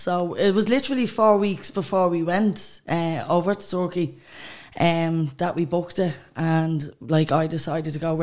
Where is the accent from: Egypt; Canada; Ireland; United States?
Ireland; Dublin, Leinster; I'm also from D1.